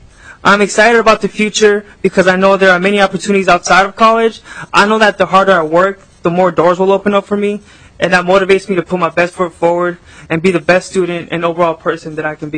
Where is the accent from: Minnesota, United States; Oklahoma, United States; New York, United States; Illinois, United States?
Minnesota, United States; Brooklyn Park; It's close to home. I am from Brooklyn Park. I've lived there my whole life.